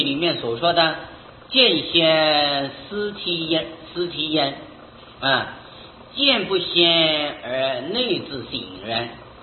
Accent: China; 在我们中国人的过去的习惯上，传说是2月15是佛的涅槃日

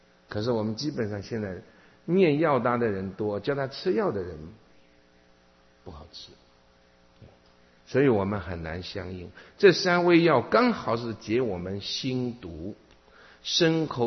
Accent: Zhejiang, China; 因为我是南方人啊，大陆的南方人，浙江人，那每个地方都有房子后面就有一条河流，河上很多自己都有一个小船

